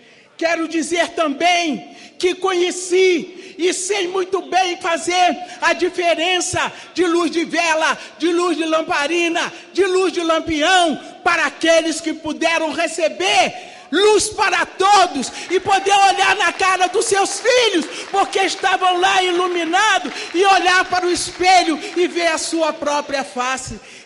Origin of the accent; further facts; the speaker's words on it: Brazil; Eu também sou brasileira.